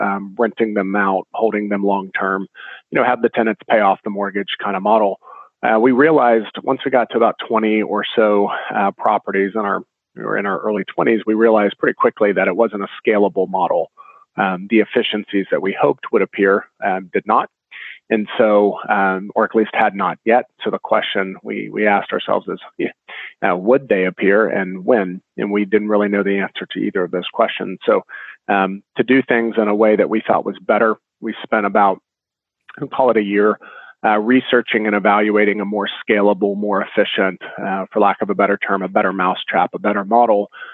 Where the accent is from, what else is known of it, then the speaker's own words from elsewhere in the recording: Orlando, Florida, United States; So, to keep it short for their benefit, I grew up in Central Florida in Orlando.